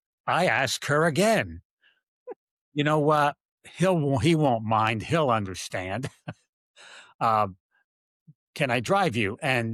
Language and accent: English; New Jersey, United States; The other was probably just because I'm from Jersey.